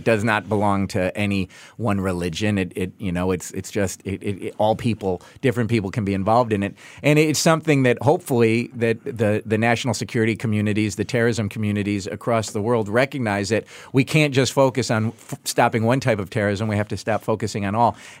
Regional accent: United States; And it's something that, as an American, I'm, you know, frankly very jealous of.

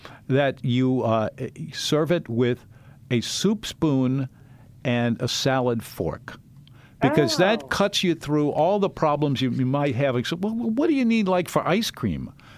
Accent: New Orleans, Louisiana, United States; born there; Did you know I was born on Mardi Gras? I really was, and I was delivered by a doctor who was also a jazz musician.

